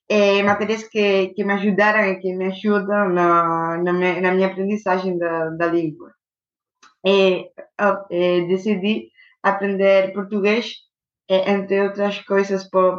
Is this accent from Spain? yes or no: yes; Galicia, Spain; first language Spanish/Galician; Portuguese is a second language; Eu tenho como língua materna o espanhol e o galego. Esta última ajuda-me muito com o português porque partilha a mesma raiz linguística.